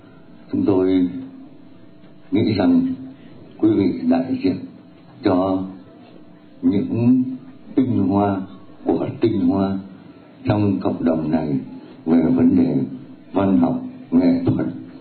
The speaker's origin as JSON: {"language": "Vietnamese", "region": "Northern Vietnam", "country": "Vietnam", "tie": "born or raised there", "said": "tôi là sinh trưởng ở miền Bắc"}